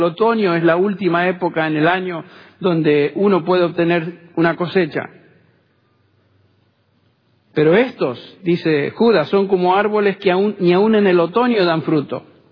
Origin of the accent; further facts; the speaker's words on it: Argentina; Yo recuerdo cuando era chico allá en Argentina